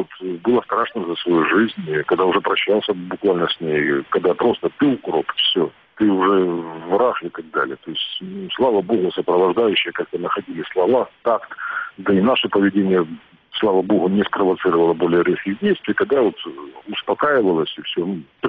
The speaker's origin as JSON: {"language": "Russian", "region": "Kyiv", "country": "Ukraine", "said": "же узнают, что мы из Киева"}